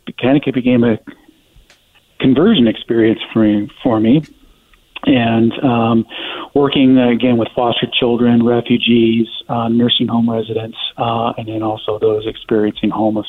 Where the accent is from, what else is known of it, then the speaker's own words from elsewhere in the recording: Denver, Colorado, United States; I come from Denver, which has, its own issues with homelessness. But I hadn't seen it quite the severity I've had in Portland.